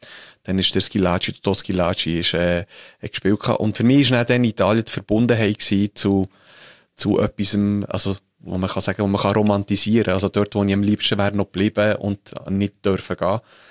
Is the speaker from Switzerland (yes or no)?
yes; Bern, Switzerland; also born or lived in Italy; ich bin in Bern geboren, aber er hat zuerst wirklich nur die italienische Schule gemacht, meine Eltern sind beide aus Italien und dann sind wir auf Italien, wo ich 10 war, mit 12 zurück